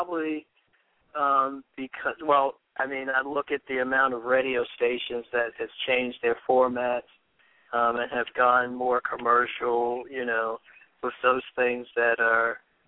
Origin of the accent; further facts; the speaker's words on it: Baltimore, Maryland, United States; I actually grew up in West Baltimore. I went to Bentlow Elementary, which is on Saratoga and Bentlow